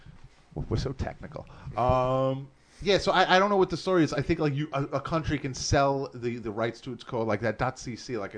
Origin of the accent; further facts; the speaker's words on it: England, United Kingdom; And I love being English when I talk about it.